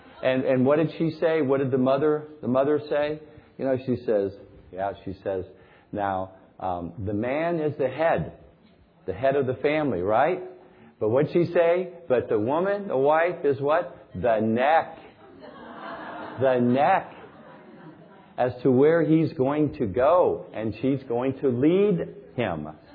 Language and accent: English; Tampa, Florida, United States; Your city, not mine. I'm from the Tampa Bay area.